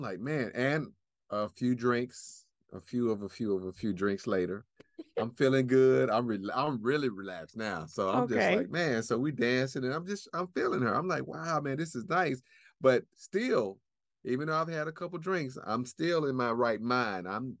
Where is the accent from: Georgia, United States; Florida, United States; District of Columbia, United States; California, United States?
Georgia, United States; Atlanta; So it's a very small town, and I grew up in Atlanta.